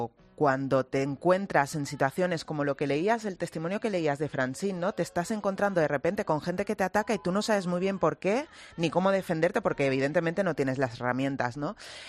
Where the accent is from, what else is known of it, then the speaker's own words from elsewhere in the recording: Spain; española, creo que también puedo contar lo que vivo, ¿no?